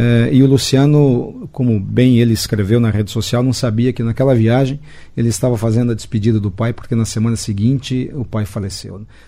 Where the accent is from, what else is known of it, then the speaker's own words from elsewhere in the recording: Lindoeste, Paraná, Brazil; Lá na minha cidade, lá em Lindo Oeste, o povo faz o que ele manda lá.